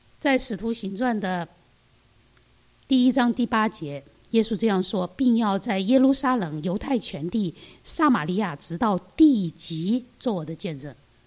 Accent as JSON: {"language": "Chinese", "country": "China", "said": "好像我们中国人，我们的孩子虽然他们可以讲一点中文，但是呢英文对他们来说还是最舒服最流利的一样的。"}